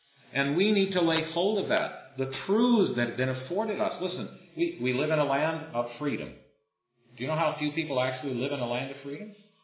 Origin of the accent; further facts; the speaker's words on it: Scotland, United Kingdom; Mister, I'm a Scotsman. Long line of Scotsmen.